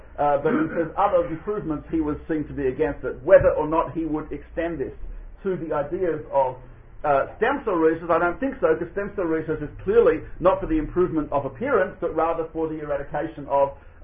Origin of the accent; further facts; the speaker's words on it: Australia; I'm not sure how the titles go, I'm Australian, so we're not into that.